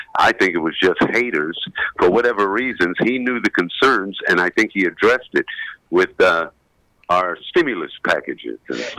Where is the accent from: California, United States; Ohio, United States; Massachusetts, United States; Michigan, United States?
Ohio, United States; If people say, where are you from? I say, Ohio. Where do you live? Well, I'm living in Columbus